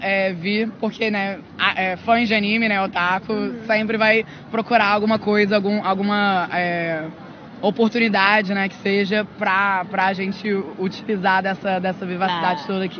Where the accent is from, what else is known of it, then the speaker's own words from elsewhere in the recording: Rio de Janeiro, Brazil; accent: carioca; Eu sou do Rio, sou carioca, né? Não sei se deu pra perceber pelo sotaque.